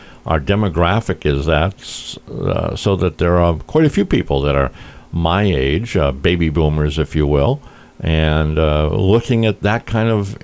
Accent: Norwood, Rhode Island, United States; I grew up in Norwood

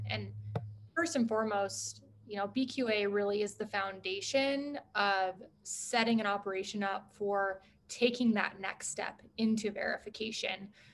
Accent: Washington, United States; now in Colorado, United States; I am born and raised in Washington State and came down to Colorado specifically for Colorado State University.

